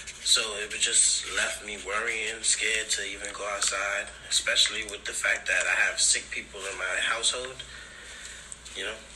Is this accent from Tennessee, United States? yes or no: no; New York, United States; New York. America.